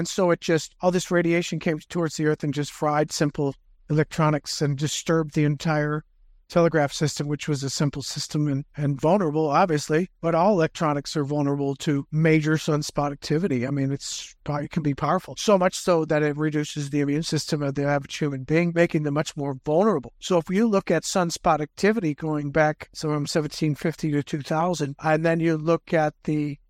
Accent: Pennsylvania, United States; I came from Pennsylvania. I didn't go out that much during the winter. It was too dang cold out.

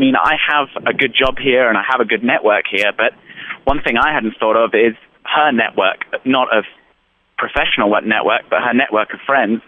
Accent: Brazil; also born or lived in United Kingdom; I was born and raised in Brazil, so I consider myself Brazilian. But having worked for so long in the UK

